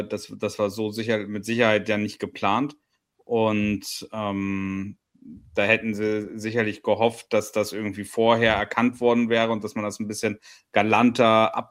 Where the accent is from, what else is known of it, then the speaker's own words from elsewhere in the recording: Hamburg, Germany; Ich bin selber Hamburger.